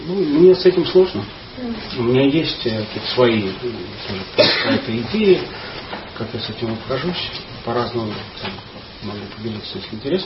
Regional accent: Moscow, Russia; потому что я признаюсь, я из Москвы

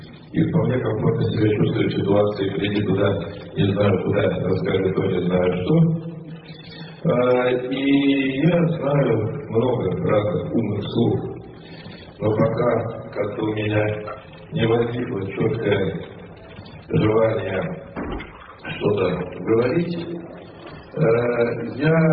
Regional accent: Moscow, Russia; из Москвы.

